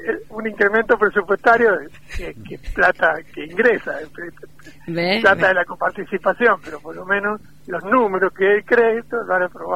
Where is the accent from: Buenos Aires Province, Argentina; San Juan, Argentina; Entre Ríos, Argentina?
San Juan, Argentina; yo no soy de Rawson, y lo digo, vengo de Capital